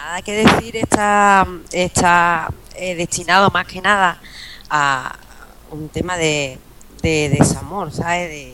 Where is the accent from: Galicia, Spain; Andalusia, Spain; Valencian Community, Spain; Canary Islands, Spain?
Andalusia, Spain; Ya sabes, como andaluz que eres, que en Andalucía utilizamos mucho el apodo